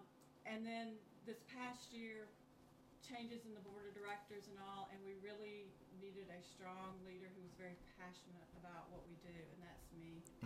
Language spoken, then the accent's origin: English; Georgia, United States; I'm not originally from Effingham County. I'm more from Middle Georgia, but this was closer.